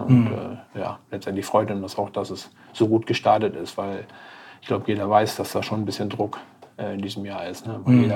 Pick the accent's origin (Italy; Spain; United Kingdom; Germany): Germany; Bunnen, Lower Saxony; born there; Also ich komme her, bin geboren in Bunnen bei Löningen, ganz kleines Kaff. Lebe mittlerweile seit einigen Jahren im Emsland, in Spanhahnstätte.